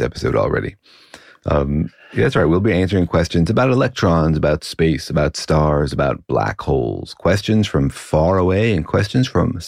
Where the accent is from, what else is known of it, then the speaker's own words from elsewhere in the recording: Los Alamos, New Mexico, United States; Well, I grew up in Los Alamos, so maybe I'm especially radioactive